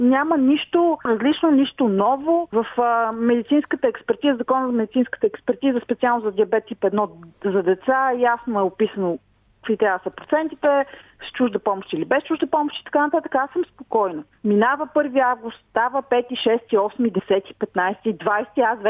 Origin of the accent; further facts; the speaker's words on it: Plovdiv, Plovdiv Province, Bulgaria; Ние сме от Пловдив, детето е с диабет тип 1.